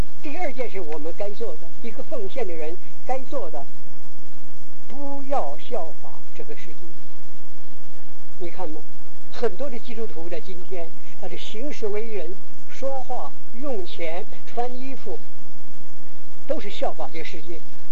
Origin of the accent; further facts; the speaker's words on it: China; 那时候我们中国人，我们要在乎。